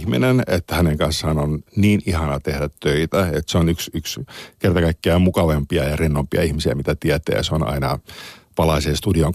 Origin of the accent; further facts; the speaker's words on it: Helsinki, Uusimaa, Finland; born there; Mä synnyin Helsingin Kalliossa ja vanhemmilla oli hyvin verbaalisti riitaisa parisuhde ja asuttiin ravintola Oivan yläkerrassa